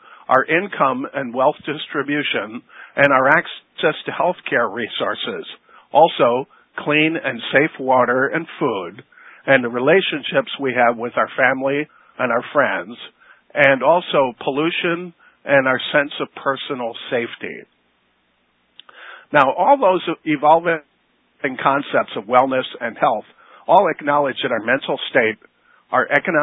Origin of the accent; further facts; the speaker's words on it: LaGrange, Illinois, United States; I'm a chiropractor from LaGrange, Illinois.